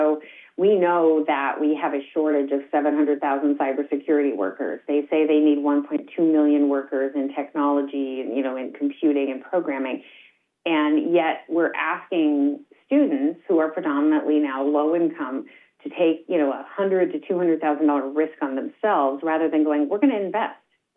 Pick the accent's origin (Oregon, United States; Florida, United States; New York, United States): Oregon, United States; I'm actually from Oregon myself, so I know the region